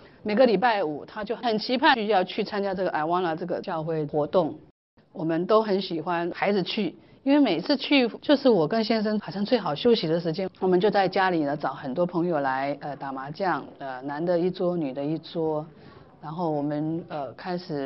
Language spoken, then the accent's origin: Chinese; Taiwan; 那这是我们台湾人都是就是这样子被教导啊